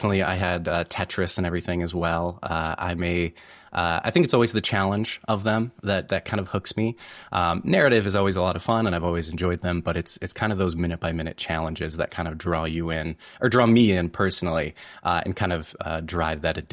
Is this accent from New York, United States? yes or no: yes; Bath, New York, United States; Yeah, Bath, New York. So just a really, really small town. Not a lot of people there, not a tech hub, no game studios or anything around there.